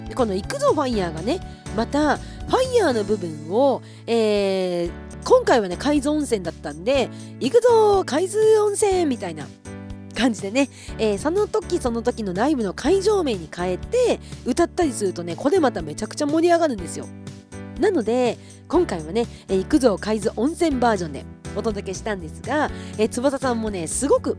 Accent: Kushiro, Hokkaido, Japan; いつもそれこそね年始は地元の釧路で、まあ、釧路市のね観光大使でもありますので

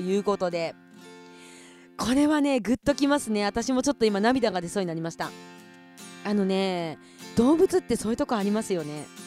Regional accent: Kushiro, Hokkaido, Japan; 私は、釧路出身だから、新釧路町とお楽しけがどんだけ離れてるのかっていうのも分かるのでね。

